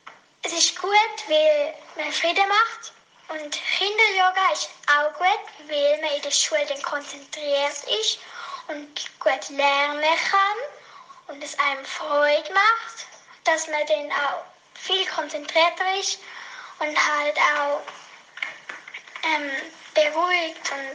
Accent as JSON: {"language": "German", "town": "Davos", "region": "Graubünden", "country": "Switzerland", "said": "Ich bin 10 Jahre alt. Ich komme aus der Schweiz, aus Davos, aus Kladel."}